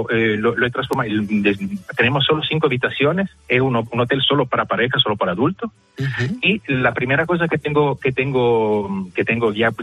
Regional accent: Italy; moved away as an adult; now in Canary Islands, Spain; Yo soy joyero, vengo de Italia, soy joyero. Uh-huh. Vengo de Canarias

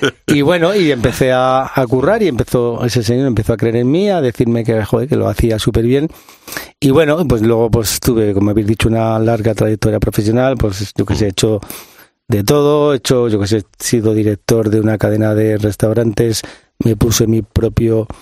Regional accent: Madrid, Community of Madrid, Spain; soy un tío de Vallecas

